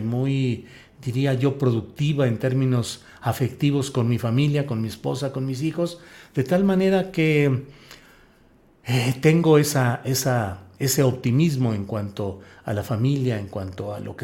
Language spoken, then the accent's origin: Spanish; Torreón, Coahuila, Mexico; yo crecí en mi infancia en Torreón, Coahuila